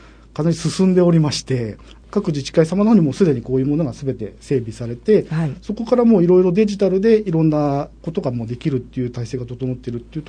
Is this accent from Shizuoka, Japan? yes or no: yes; Fujieda, Shizuoka, Japan; 出身はですね、隣の藤枝市になりまして、最初、東京の方に就職したんですけれども、まあ、途中で地元の静岡に戻ってきたいということで戻ってきまして